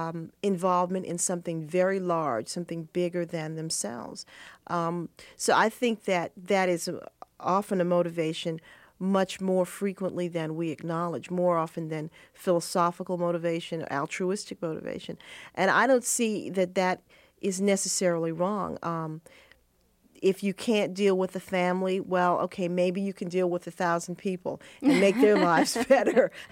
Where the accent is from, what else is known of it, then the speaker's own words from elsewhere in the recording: Washington, District of Columbia, United States; my hometown of Washington, which seemed to me at that time the most unglamorous, unexciting place on earth.